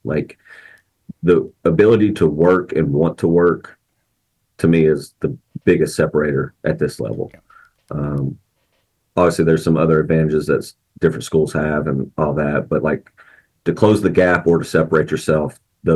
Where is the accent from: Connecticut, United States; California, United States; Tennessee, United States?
Tennessee, United States; Knoxville; I'm actually from Knoxville, which is, and I still live there, but it's like 45 minutes, 50 minutes from campus here.